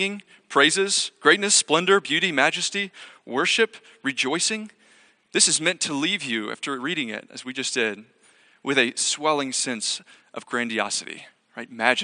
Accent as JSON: {"language": "English", "town": "Atlanta", "region": "Georgia", "country": "United States", "said": "I'm from Atlanta, Georgia. I grew up a Georgia Yellow Jackets fan."}